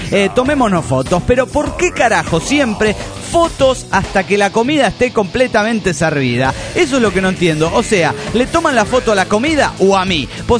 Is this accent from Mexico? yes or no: yes; Mexico City, Mexico; now in Montreal, Canada; vivo en Canadá. Pero para ser exacto, en Montreal. Y ya llevo aquí 2 años desde que vine del DF.